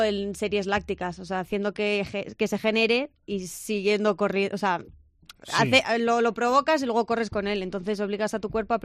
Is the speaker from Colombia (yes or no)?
no; Madrid, Community of Madrid, Spain; also born or lived in Las Palmas; now in Valladolid, Spain; soy un poco de toda España, tengo nombre y apellido vasco, pero nací en Las Palmas y siempre he vivido en Madrid. Llevo más de 6 años entrenando en Valladolid, me vine aquí por mi entrenador Uriel Reguero